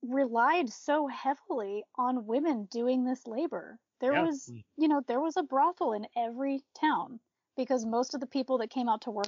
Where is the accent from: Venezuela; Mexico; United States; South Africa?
United States; East Coast; now in Montana, United States; I was born in Montana. I was raised on the East Coast, and now I've moved back to Montana, where I've been living for the past 6 years.